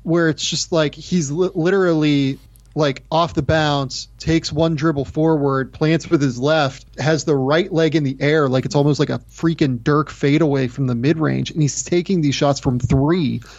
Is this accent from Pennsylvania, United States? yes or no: yes; Pittsburgh, Pennsylvania, United States; Yeah, like for me, like growing up in Pittsburgh, right?